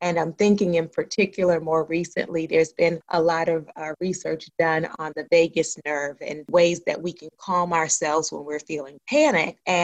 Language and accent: English; Baltimore, Maryland, United States; those things combined with growing up in Baltimore, where unfortunately there is a lot of community violence, gave me a heart for trauma